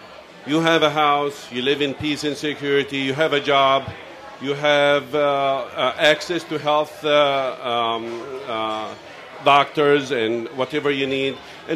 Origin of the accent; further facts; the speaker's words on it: Al-Amari camp, Ramallah and al-Bireh Governorate, Palestine; now in United States; I was born and raised in a refugee camp called Al-Amari camp, just outside Ramallah.